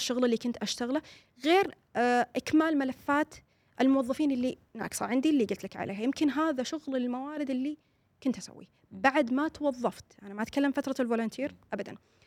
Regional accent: Saudi Arabia; ولكن أنا سعودية وفي بلدي، ما أجي أشتغل تحتك

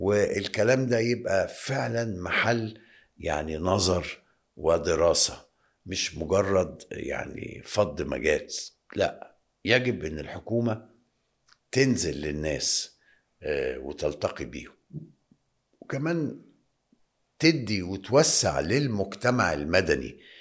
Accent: Egypt; انا كمواطن مصري وكسياسي

